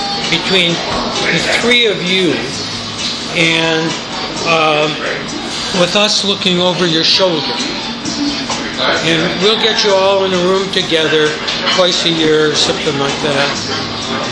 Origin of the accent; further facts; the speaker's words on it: Duluth, Minnesota, United States; We grew up together in Duluth.